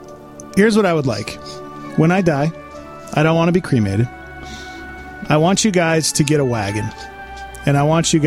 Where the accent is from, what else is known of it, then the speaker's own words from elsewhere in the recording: Montana, United States; I grew up in Montana.